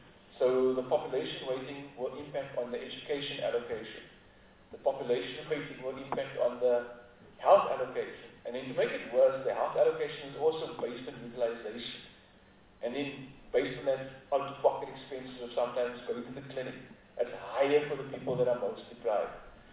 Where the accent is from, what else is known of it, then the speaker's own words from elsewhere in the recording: Port Elizabeth, Eastern Cape, South Africa; now in Johannesburg, South Africa; I was born and bred in Port Elizabeth. I grew up, in fact, in human reserve outside Port Elizabeth. And I live in Johannesburg, so I'm an economic migrant.